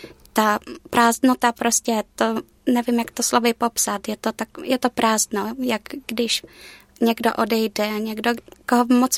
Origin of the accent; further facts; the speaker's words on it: Dolní Dunajovice, South Moravian Region, Czechia; accent: South Moravian; Přijela jsem z Dolních Donávic, jižní Morava, u Mikulova.